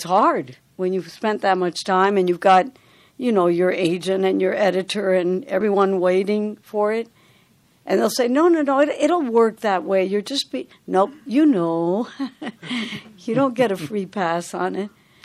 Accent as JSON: {"language": "English", "country": "Dominican Republic", "said": "I come from the Dominican Republic of an oral culture. I did not come from a literary culture. I didn't come from a reading family."}